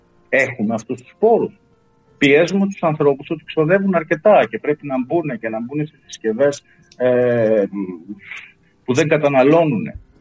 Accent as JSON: {"language": "Greek", "town": "Ptolemaida", "region": "Western Macedonia", "country": "Greece", "said": "εγώ είμαι από το Λεμαΐδα, ξέρω εγώ."}